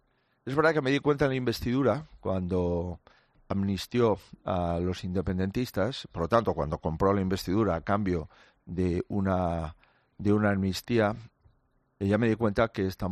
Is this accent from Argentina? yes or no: no; Spain; lamento tener que decir esto de mi presidente de gobierno